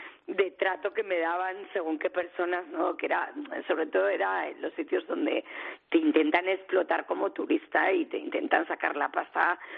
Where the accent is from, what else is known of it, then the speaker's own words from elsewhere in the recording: Zaragoza, Aragon, Spain; also born or lived in Barcelona; me fui a estudiar a Bilbao, yo soy de Zaragoza, y me fui a estudiar a Bilbao